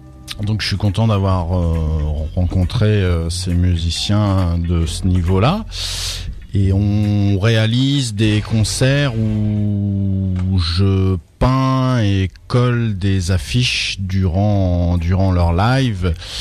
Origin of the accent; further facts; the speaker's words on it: Évreux, Normandy, France; Je vais exposer à Évreux, ma ville natale, au tout début avril.